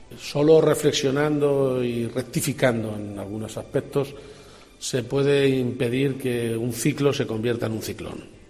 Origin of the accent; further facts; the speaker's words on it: Castilla-La Mancha, Spain; Yo, como presidente de Castilla-La Mancha, la única camiseta que tengo es la de mi tierra.